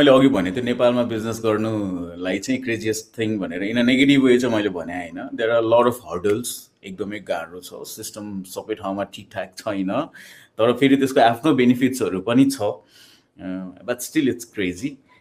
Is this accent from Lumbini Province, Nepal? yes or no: yes; Tansen, Lumbini Province, Nepal; also born or lived in Palpa / Nawalparasi / Butwal; त्यहाँ बस्न गाह्रो भनेर मलाई एड्याप्ट हुन गाह्रो भयो भएर, अनि they took me to Tansen. म क्लास फोरमा हुँदाखेरि